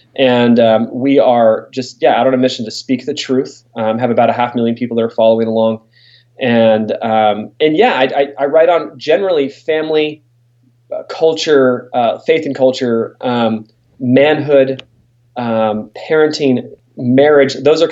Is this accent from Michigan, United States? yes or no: no; California, United States; I grew up in Southern California, didn't become a believer until I was 18